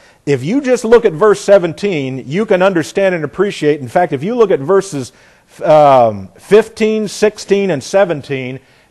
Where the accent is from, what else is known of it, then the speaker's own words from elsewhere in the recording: Indiana, United States; I came from Indiana, and the biggest thing in Indiana you might think was basketball, but it was the Indianapolis 500